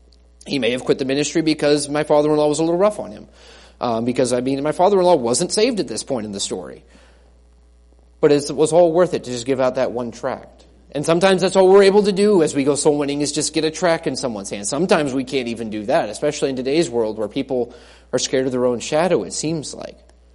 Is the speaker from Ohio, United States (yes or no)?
yes; Rootstown, Ohio, United States; also born or lived in Stow, Ohio; where I grew up in Akron, Ohio area, in Rootstown, Ohio, in Stowe, Ohio